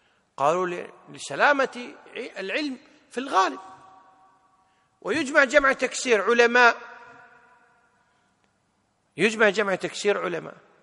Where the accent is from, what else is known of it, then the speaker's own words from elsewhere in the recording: Kuwait; ما يسمى عند العامة عندنا بالكويت خوية